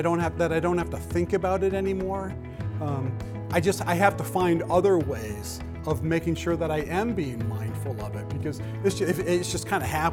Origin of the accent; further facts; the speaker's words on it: United States; it is a heart issue, especially for us as American.